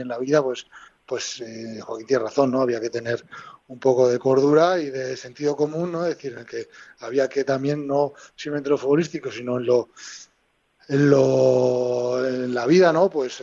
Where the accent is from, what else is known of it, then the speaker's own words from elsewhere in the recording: Pamplona, Navarre, Spain; somos de la Chantrea, nos hemos visto jugar